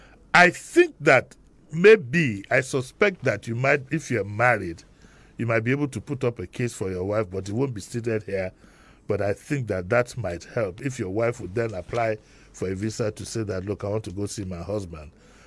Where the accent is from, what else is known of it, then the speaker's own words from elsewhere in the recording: Nigeria; You need to be open-minded as a Nigerian, in all honesty.